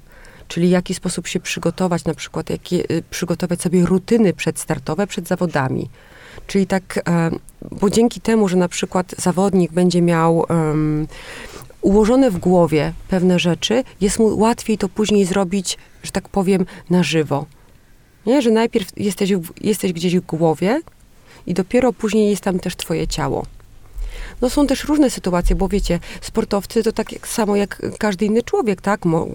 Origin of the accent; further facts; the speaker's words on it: Mrągowo, Warmian-Masurian Voivodeship, Poland; ja pochodzę z Mrągowa, mieszkałam praktycznie nad jeziorem, więc wakacje dużo spędzałam czasu nad wodą.